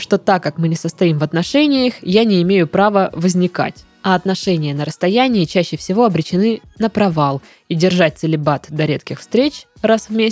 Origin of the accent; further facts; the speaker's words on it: Samara, Samara Oblast, Russia; родом он, как и я, из Самары.